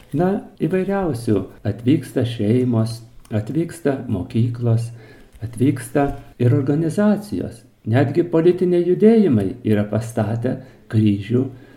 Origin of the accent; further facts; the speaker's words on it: Šiauliai, Šiauliai County, Lithuania; Mes šiauliečiai labai juos girdime